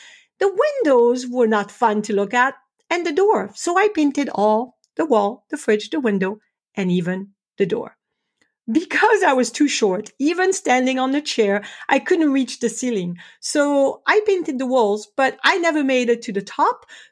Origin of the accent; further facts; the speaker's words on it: France; Growing up in France, we lived in a small one-bedroom rental apartment, and my mom was a single mother of three.